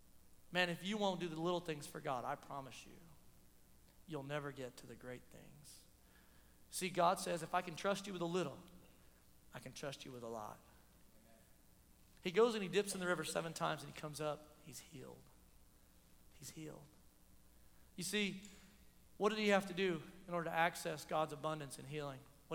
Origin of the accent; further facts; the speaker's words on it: Oklahoma, United States; Now, I'm from Oklahoma, but I love Texas, okay?